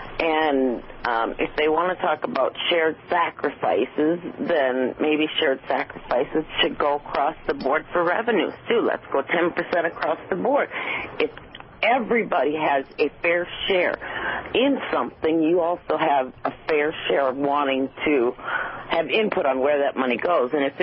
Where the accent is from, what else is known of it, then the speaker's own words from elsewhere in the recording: Minnesota, United States; I'm from Minnesota, and I am a Republican